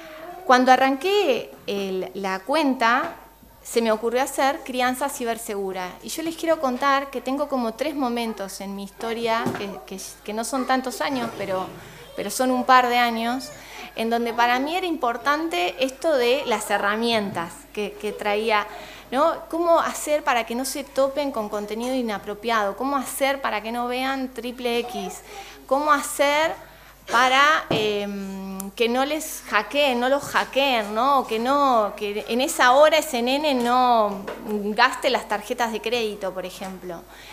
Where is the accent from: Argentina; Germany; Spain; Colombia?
Argentina; Yo soy argentina, licenciada en comunicación social